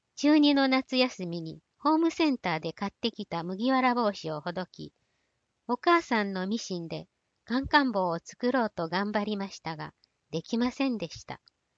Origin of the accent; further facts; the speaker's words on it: Mushima, Okayama, Japan; 課題先進地域と言われる私のふるさと六島。私は幼い頃からこの地には課題ではなく大きな可能性を感じておりました。